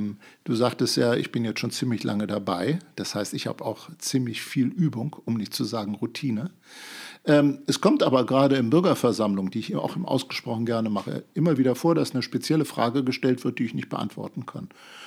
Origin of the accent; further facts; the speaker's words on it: Hanover, Lower Saxony, Germany; Also Hannover ist einfach meine Heimat. Ich habe eigentlich an jeder Ecke irgendeine Erinnerung. Ich kenne unheimlich viele Leute in Hannover aus unterschiedlichen Phasen meines Lebens.